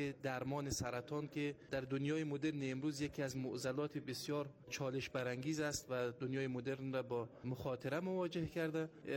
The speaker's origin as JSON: {"language": "Persian", "country": "Afghanistan", "said": "من اولین افغانستانی هستم"}